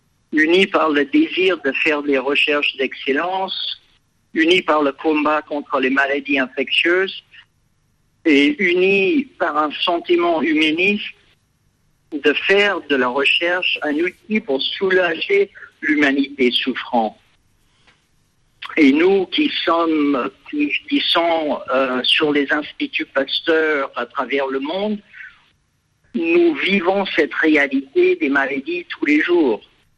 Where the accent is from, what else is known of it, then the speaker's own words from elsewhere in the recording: United States; Parce que je suis originaire des États-Unis.